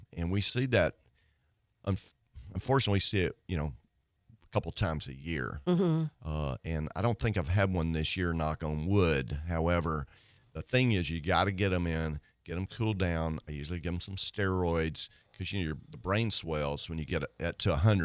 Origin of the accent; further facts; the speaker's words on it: Mississippi, United States; Past couple, 3 years, the Delta of Mississippi, and I'm from Mississippi, has had a really big problem with heartworm disease